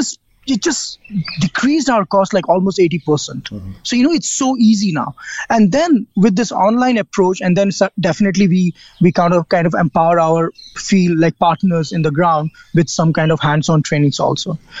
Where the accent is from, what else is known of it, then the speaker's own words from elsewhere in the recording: India; also born or lived in Ranchi / Jodhpur / Mumbai / Bangalore; And we moved around a lot in India. So I was born in Ranchi, that's in Jharkhand. Then we moved to Jodhpur, Mumbai, Bangalore, Guwahati. So I moved a lot.